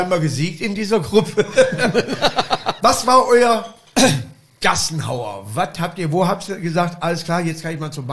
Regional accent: Duisburg, North Rhine-Westphalia, Germany; Bei uns in Duisburg, wenn da einer sagt so, ey, was das ist, gib mir das Tang.

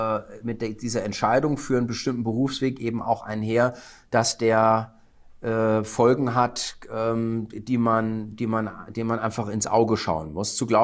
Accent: Lenggries, Bavaria, Germany; Also in meiner Heimat. Ich lebe ja in Oberbayern, Lenkries.

